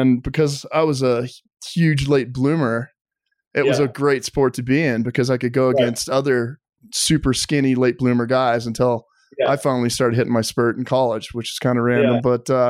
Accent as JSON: {"language": "English", "town": "Boulder", "region": "Colorado", "country": "United States", "tie": "born or raised there", "said": "I grew up in Boulder, spent all my time outdoors doing that sort of thing."}